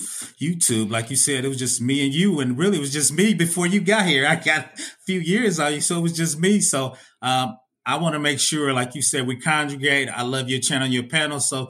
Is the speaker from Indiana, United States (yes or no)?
yes; Indianapolis, Indiana, United States; Oh, no, nah, man. I'm from Indianapolis, man. I'm from the Midwest.